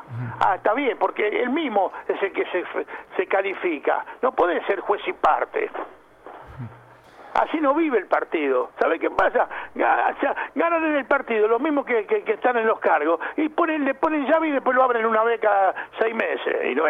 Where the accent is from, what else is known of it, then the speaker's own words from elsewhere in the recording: Buenos Aires Province, Argentina; Nosotros somos todos bonaerenses.